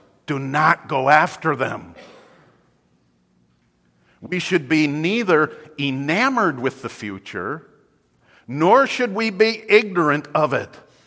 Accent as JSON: {"language": "English", "region": "Michigan", "country": "United States", "tie": "born or raised there", "said": "I'm old enough to remember growing up in West Michigan in the 1970s"}